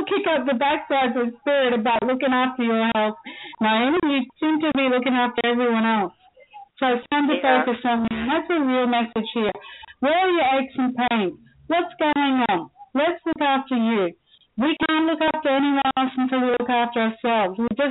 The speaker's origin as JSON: {"language": "English", "country": "Australia", "tie": "born or raised there", "also_born_or_lived": "Scotland", "said": "Well, I'm Scottish, so I'm Scottish, brought up in Australia. I have terms that Australians use sometimes."}